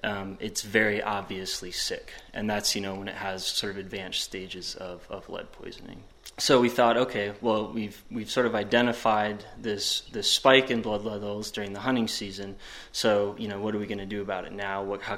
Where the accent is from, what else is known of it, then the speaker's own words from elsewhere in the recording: Wisconsin, United States; I'm from Wisconsin, you've got a 9-day deer hunting season